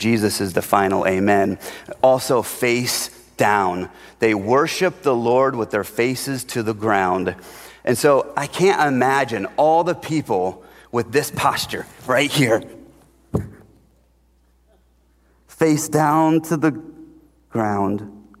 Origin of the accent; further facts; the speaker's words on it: Indiana, United States; Sorry, I grew up in Northern Indiana. That's just what I am.